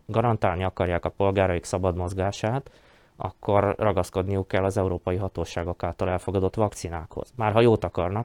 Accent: Felvidék, Slovakia; Választóként, felvidéki magyarként azt hiszem, hogy elvárás, hogy egyezzenek meg a pártjaink

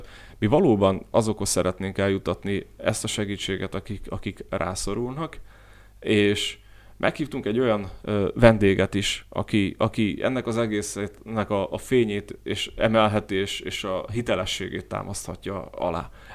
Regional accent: Veľké Trakany, Košice Region, Slovakia; én Nagytárkányban nőttem fel 3 kilométerre az ukrán határtól

